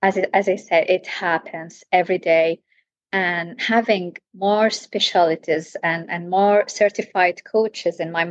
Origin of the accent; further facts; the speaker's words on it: Jeddah, Makkah Province, Saudi Arabia; I'm from Jeddah, Saudi Arabia